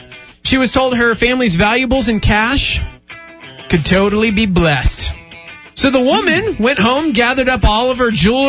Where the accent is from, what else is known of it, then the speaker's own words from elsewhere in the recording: Texas, United States; born there; That's just kind of what I was born in Texas.